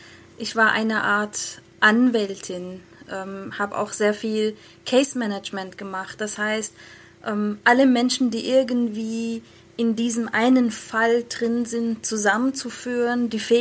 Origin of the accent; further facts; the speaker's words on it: Isfahan, Iran; in meiner Heimatstadt Isfahan.